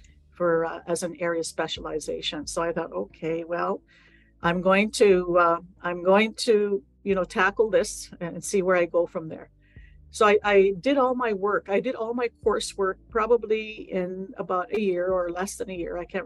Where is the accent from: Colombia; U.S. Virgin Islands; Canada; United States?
Canada; Manitoba; I'm from Manitoba